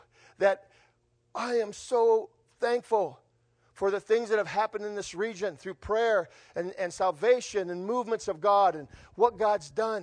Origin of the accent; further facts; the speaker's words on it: Gary, Indiana, United States; I grew up in Gary, Indiana. We're one of the last white guys to leave an all-black school.